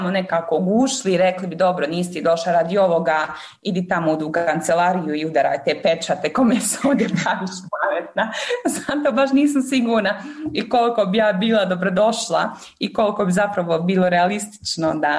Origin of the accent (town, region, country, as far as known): Mostar, Federation of Bosnia and Herzegovina, Bosnia & Herzegovina